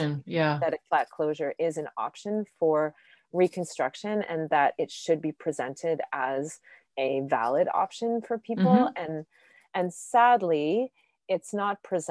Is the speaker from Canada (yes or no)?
yes; Alberta, Canada; now in Vancouver, Canada; I'm from Alberta, which is, you know, a very cold province.